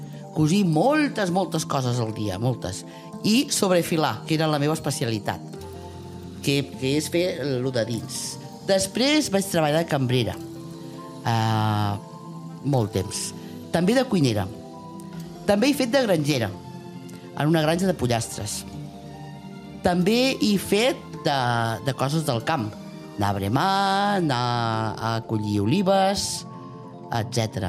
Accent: Barcelona, Catalonia, Spain; accent: Barcelona Catalan; now in Arnes, Spain; tinc els dos dialectes picats al cap. O sigui, jo parlo arnerol quan estic amb els fills, amb els nanos, si tu t'has compte, i parlant amb tu em surt el meu català natal, que és el de Barcelona.

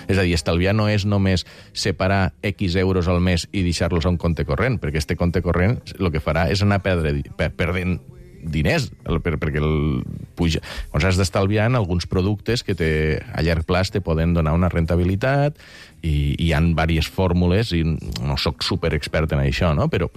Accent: Catalonia, Spain; jo soc de les Terres de l'Ebre. Allí no fa falta tants de diners per a viure bé a les zones, diguem-ne, més rurals o fora de la ciutat

